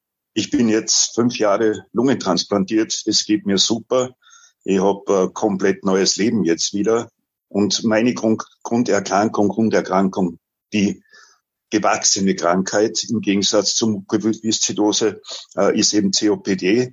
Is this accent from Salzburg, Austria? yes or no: yes; Salzburg, Austria; ich muss sagen, ich bin eine Salzburger